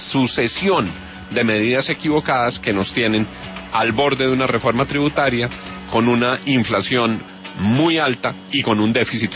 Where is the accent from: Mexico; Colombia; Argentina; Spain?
Colombia; como colombiano